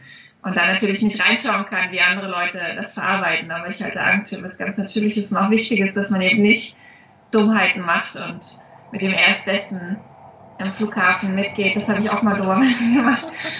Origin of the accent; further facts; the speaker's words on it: eastern Germany, Germany; ich komme ja aus dem Osten und meine Eltern hatten nie die Möglichkeiten, die kannten das nicht anders.